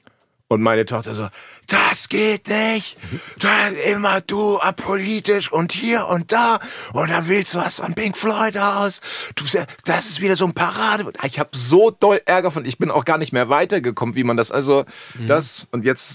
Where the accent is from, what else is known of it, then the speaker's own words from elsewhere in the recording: Hemmoor, Lower Saxony, Germany; Es war ungefähr das Jahr 1986 und ich komme aus Hemmoor.